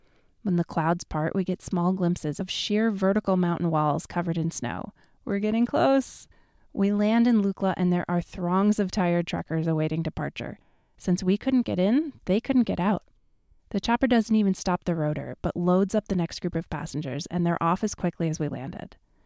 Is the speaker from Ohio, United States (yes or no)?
no; New York, United States; I'm a little taken aback by her frankness, and as a New Yorker, also a bit skeptical that she's just a cranky old lady.